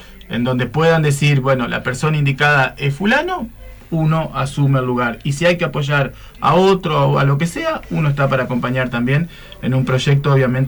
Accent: Argentina; como argentinos

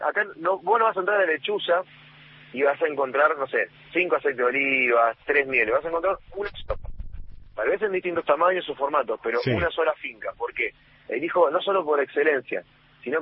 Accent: Navarro, Buenos Aires Province, Argentina; los años dorados que yo tuve, digamos, en la infancia, en un pueblito que se llama Navarro.

